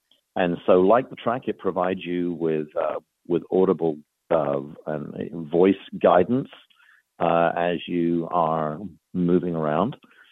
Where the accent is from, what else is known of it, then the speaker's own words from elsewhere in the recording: England, United Kingdom; now in Massachusetts, United States; I reside in Massachusetts. I'm not too far from Boston. And I've been here since 1996. I'm originally from England